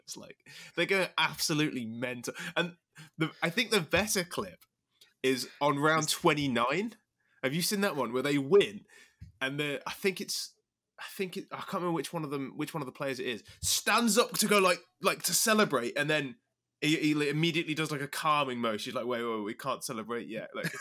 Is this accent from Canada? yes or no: no; England, United Kingdom; and I'm English